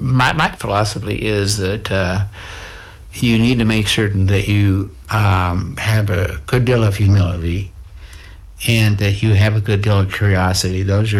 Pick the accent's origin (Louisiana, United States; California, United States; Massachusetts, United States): Massachusetts, United States; I mean, I really grew up in rural America.